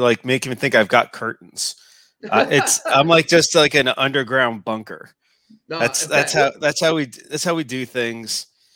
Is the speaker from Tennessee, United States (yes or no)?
no; New Jersey, United States; I've got, I am from New Jersey. I am a Giant fan.